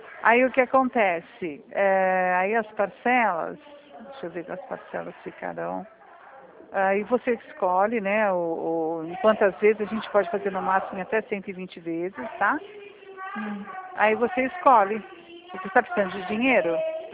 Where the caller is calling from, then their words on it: Rio Claro, São Paulo, Brazil; É de Rio Claro